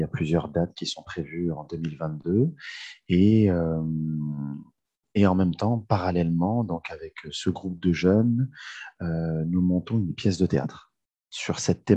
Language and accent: French; Blois, Centre-Val de Loire, France; born there; Alors moi, je suis né en 1983 à Blois, donc dans le Loir-et-Cher, donc très loin de l'Île-de-France, enfin pas si loin, mais quand même assez loin de l'Île-de-France, dans une petite ville près de Chambord.